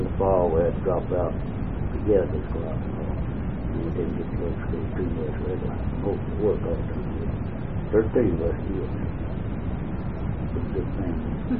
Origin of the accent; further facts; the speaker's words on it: Rock Run, Alabama, United States; I was born in Rock Run, Alabama, in 1919. 13th February. I was raised in Rock Run. Well, lived in Rock Run. Oh, I guess 50 to 60 years.